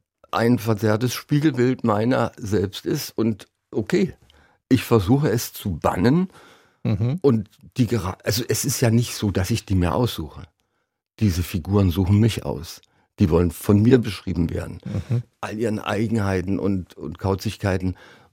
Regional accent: Saxony, Germany; Wenn man als Sachse in Preußen lebt, das ist eine Herausforderung

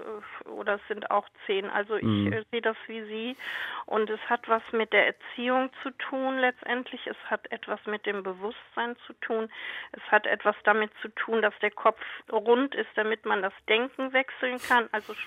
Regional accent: North Rhine-Westphalia, Germany; now in Hamburg, Germany; ich bin am Niederrhein groß geworden, nahe an der niederländischen Grenze und dort ist einfach Fahrradfahren Usus.

